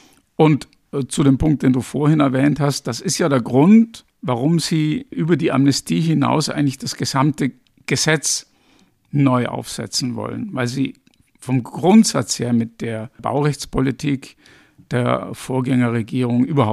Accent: Austria; zumindest nach dem, was ich so mitkriege als Ösi

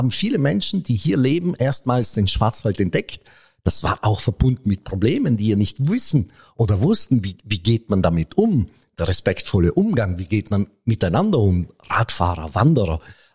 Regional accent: Italy; Ich komme aus Italien

